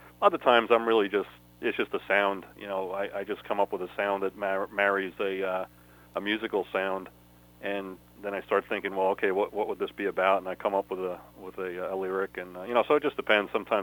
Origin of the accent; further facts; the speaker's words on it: Westbury, New York, United States; moved away as an adult; also born or lived in Brooklyn; now in New Jersey, United States; I grew up on Long Island. Born in Brooklyn, raised in Westbury, Long Island, which is central Nassau County.